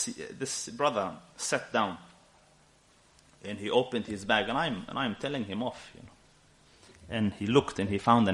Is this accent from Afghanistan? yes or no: yes; Afghanistan; Our background is, we're also a bit sensitive, you know. So, we come from Afghanistan, you see, so our people are a bit more on the other side.